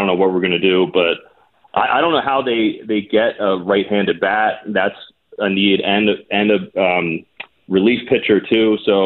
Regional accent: Philadelphia, Pennsylvania, United States; but I'm still from Philly, so I got to complain a little.

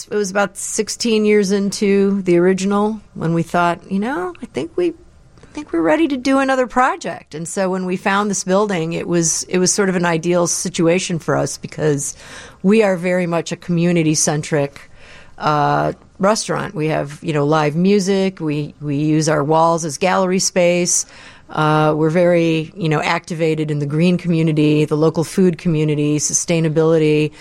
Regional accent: Chicago, Illinois, United States; Well, I grew up in Chicago on the west side, and we always had a tremendous amount of vegetables, and we had fruit trees and things just on a normal, you know, city lot size.

